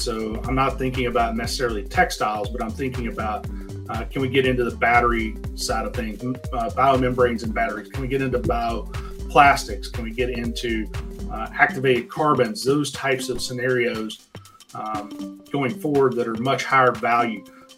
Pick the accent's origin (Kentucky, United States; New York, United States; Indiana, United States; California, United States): Kentucky, United States; Since I'm originally from Kentucky, it kind of made sense to take an opportunity to spend some time in this crop